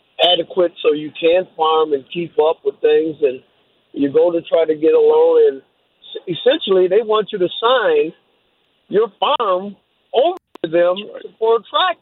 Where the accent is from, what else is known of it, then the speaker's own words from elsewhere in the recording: Minnesota, United States; I'm from Minnesota. We have a family farm in North Branch, Harris, Minnesota.